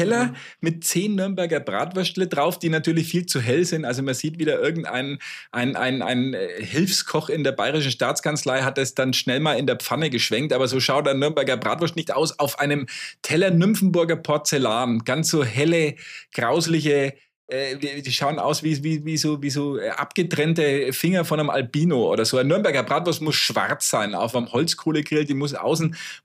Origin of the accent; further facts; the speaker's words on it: Austria; damit bin ich in Österreich aufgewachsen